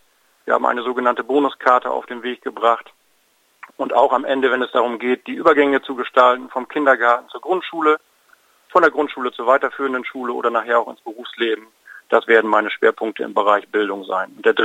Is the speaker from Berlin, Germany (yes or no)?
no; Haselünne, Lower Saxony, Germany; habe 6 Jahre im Stadtrat meiner Heimatstadt Haslünne schon aktiv Kommunalpolitik betrieben.